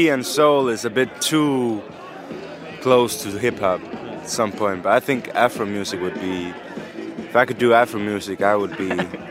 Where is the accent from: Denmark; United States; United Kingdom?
Denmark; I'm also I'm half Danish, but I'm also half English, and so I'm speaking English because I also want to reach people beyond Denmark and tell them about Denmark. So I'm also I'm very Danish